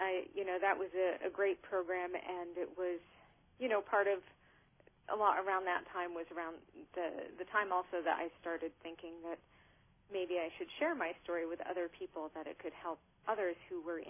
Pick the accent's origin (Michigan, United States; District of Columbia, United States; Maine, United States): Maine, United States; Because I'm from Maine, yes.